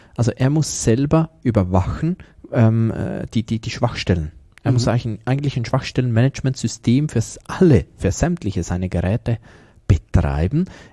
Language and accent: German; Switzerland; Gut, die sind in der EU, aber ja, wir sind ja Schweizer